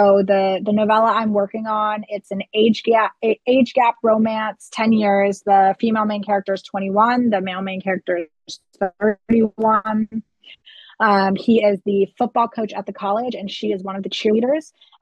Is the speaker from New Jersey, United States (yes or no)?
no; Florida, United States; I grew up in Florida, which is a very hot climate, so we don't have snow for Christmas.